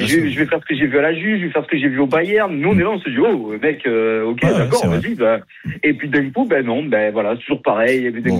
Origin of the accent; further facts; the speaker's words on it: Marseille, Provence-Alpes-Côte d'Azur, France; now in Toulouse, France; moi je vis à Toulouse, je suis marseillais, je vis à Toulouse, hein, donc en fait je vis même pas dans ma ville.